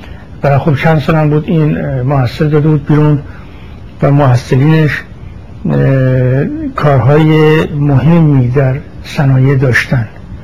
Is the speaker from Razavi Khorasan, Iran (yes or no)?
no; Tehran, Tehran Province, Iran; also born or lived in Kermanshah; من متولد 1300 هستم، 1300 خورشیدی. در کرمانشاه به دنیا آمدم از یک پدر و مادر همدانی و در تهران بزرگ شدم.